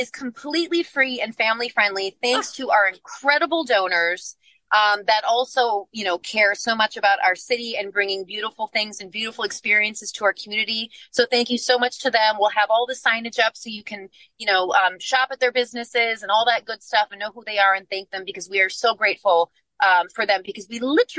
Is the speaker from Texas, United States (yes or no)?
no; Oshkosh, Wisconsin, United States; also born or lived in Los Angeles / Nashville; You know, I was born and raised in Oshkosh, but I moved to Los Angeles when I was 17 and lived out there for 13 or 14 years. And then I moved to Nashville, and I always knew I wanted to come home